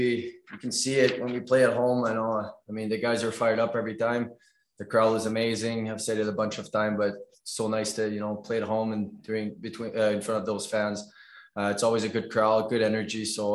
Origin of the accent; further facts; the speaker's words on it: England, United Kingdom; English is a second language; I know it's sometimes hard as an English guy to come in with a lot of French guy